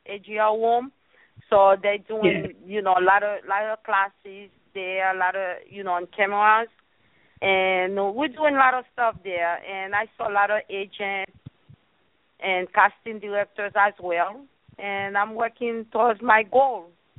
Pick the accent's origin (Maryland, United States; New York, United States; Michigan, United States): New York, United States; I'm from New York, and I'm so happy you guys have me here today.